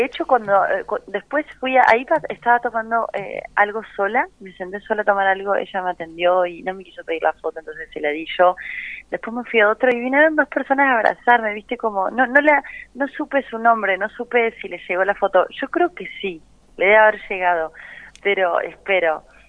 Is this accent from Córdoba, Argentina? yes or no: yes; Córdoba, Argentina; now in Buenos Aires, Argentina; Yo no dejo de tener 24, soy de Córdoba, me vine a Buenos Aires como persiguiendo sueños